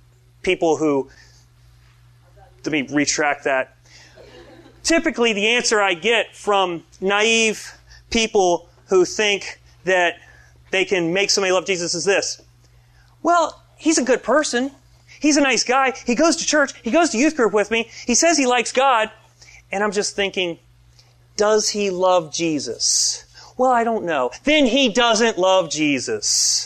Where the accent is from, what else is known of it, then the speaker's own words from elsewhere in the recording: Florida, United States; And being an American, like everybody knows that I'm from America because I paddle out and I'm blonde and taller than everybody, and they just know I'm from America. So like, oh, where are you from? And I'll say, Florida.